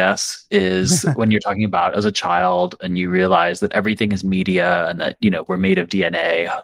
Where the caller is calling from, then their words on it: Atlanta, Georgia, United States; And I'm calling from Atlanta.